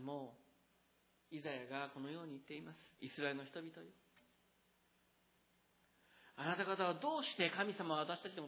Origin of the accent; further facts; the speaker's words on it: Tokyo, Japan; 東京で育ったもんですから、よく子供中高生の時からですね、よく行ったところでありますけれども